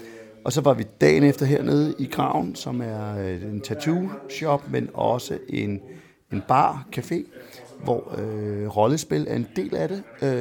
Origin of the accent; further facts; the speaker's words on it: Hareskoven, Capital Region of Denmark, Denmark; Jeg er vokset op ude i Hareskoven